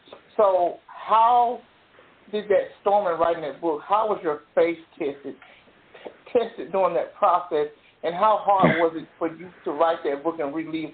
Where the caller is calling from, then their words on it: Alabama, United States; I am calling from Alabama.